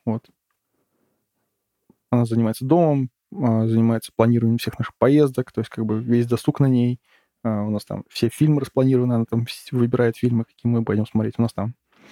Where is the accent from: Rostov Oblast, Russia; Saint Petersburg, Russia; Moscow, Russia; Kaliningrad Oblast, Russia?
Saint Petersburg, Russia; Но, типа, я из Питера, мне нормально.